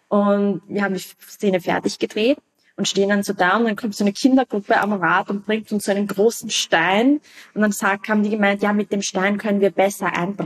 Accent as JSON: {"language": "German", "region": "Vienna", "country": "Austria", "tie": "born or raised there", "said": "in einem Bezirk, wo ich aufgewachsen bin, in Wien, das ist ein Randbezirk"}